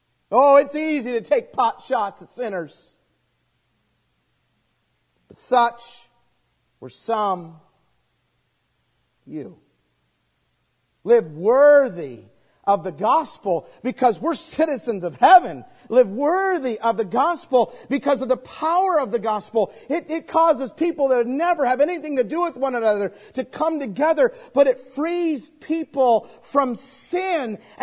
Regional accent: Idaho, United States; You know, I grew up in Idaho. Have you ever met somebody from there? So we don't have any NFL teams to cheer.

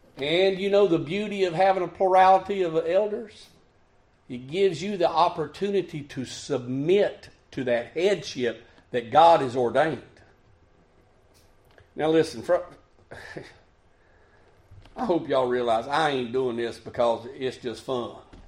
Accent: United States; I realize we good Americans. We good Americans. We're American Christians. We got to have our vote.

